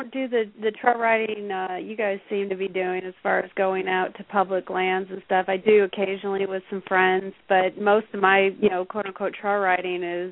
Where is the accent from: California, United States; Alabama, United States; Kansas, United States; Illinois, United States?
Illinois, United States; And when I grew up in Illinois, that, you know, you just take off down the road